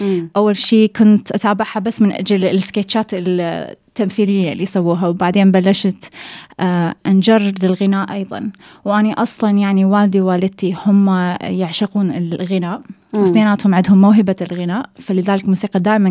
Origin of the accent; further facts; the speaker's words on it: Sweden; moved away as an adult; now in Australia; بنت بسيطة، كما قلتي ولدت بالسويد، ترعرعت هناك، كان عمري 18 سنة لما انتقلنا من السويد لأستراليا.